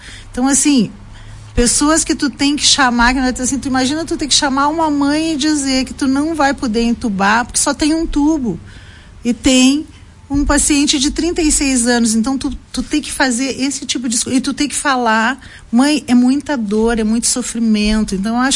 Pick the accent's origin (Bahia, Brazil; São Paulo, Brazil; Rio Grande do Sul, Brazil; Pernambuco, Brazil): Rio Grande do Sul, Brazil; Porto Alegre; eu sou porto-alegrense, eu vim de Porto Alegre ontem